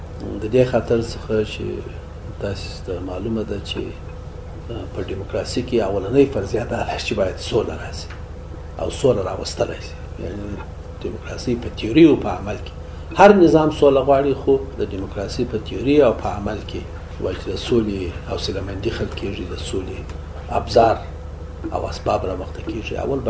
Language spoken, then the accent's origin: Pashto; Karz, Kandahar, Afghanistan; موږ د کرز په کلي کې زېږېدلی یم او شپږم صنف پورې مې وړیا درس ووایه او د شهر د ژوند سره مې بلدیت نه درلودی